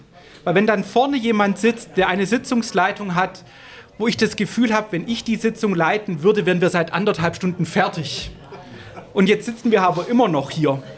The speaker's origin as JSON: {"language": "German", "town": "Hochdorf", "region": "Baden-Württemberg", "country": "Germany", "tie": "born or raised there", "said": "Und ich bin groß geworden in Hochdorf, hier im Landkreis Essingen. Kleiner Ort, damals 4.500 Einwohner."}